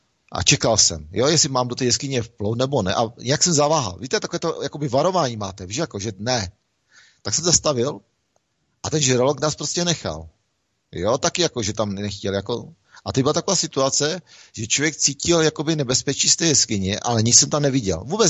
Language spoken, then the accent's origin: Czech; Ostrava, Moravian-Silesian Region, Czechia; protože já jsem z Ostravy